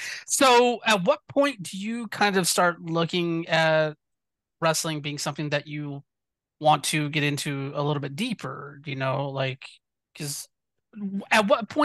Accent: the South, United States; even though I grew up in the South, I never, like, I didn't get Memphis TV, like, where I was at.

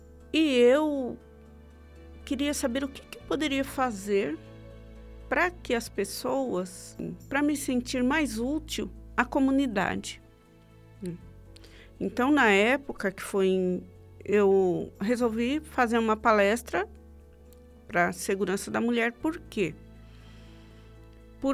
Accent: Poá, São Paulo, Brazil; Eu sou da Zona Leste, eu sou de Poá.

